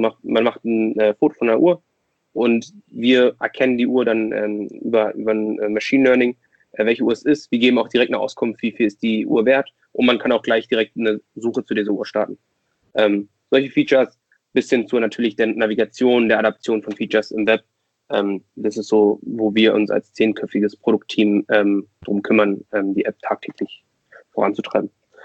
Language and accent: German; Berlin, Germany; born or raised there